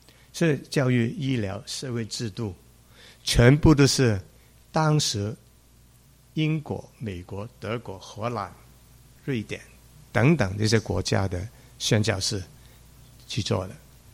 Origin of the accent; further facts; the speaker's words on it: Hong Kong; 我在香港长大